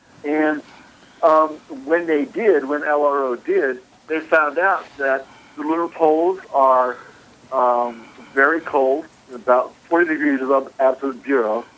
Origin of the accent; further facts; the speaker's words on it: Houston, Texas, United States; I grew up in Houston, and so going to the moon was in my blood.